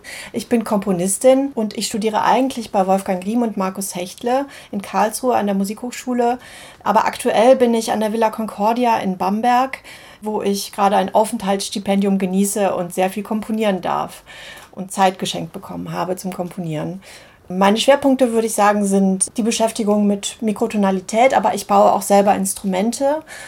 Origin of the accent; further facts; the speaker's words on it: Moldova; German is a second language; now in Germany; wenn ich jetzt mich selber anschaue, wie ich nach Deutschland gekommen bin, auch aus der Republik Moldau, also wie ich mich auch in Europa bewegt habe